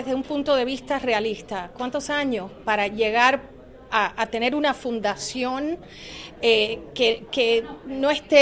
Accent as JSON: {"language": "Spanish", "country": "United States", "said": "Nosotros como americanos no pensamos que nos portamos mal con nadie."}